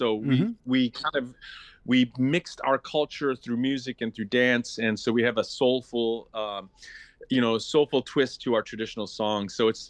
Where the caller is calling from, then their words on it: Juneau, Alaska, United States; I'm in Juneau. I just got in last night, so good to be home.